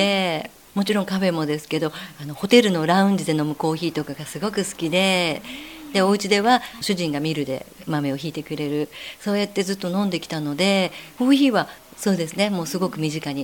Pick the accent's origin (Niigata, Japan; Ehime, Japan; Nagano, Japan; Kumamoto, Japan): Kumamoto, Japan; now in Fujisawa, Japan; はい、九州は熊本です。